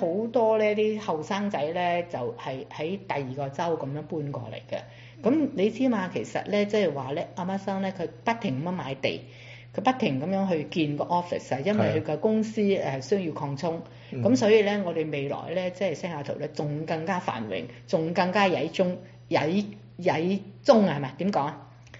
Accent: China; 我哋中國人有個習慣啊嘛

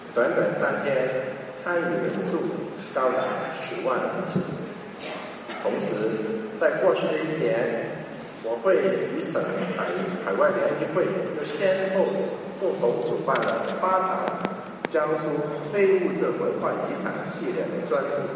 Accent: Hong Kong; 我生在香港，长在香港，但是我心系家乡。

